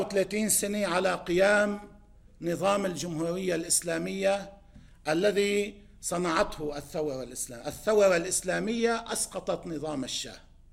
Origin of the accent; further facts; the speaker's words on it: Lebanon; بدهم يساعدونا كلبنانيين